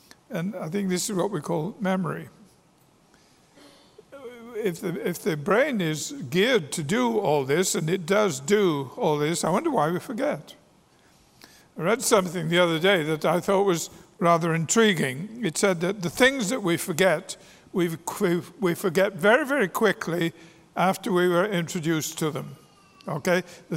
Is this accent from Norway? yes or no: no; England, United Kingdom; One, I'm English, and I'll leave you to figure out the other one.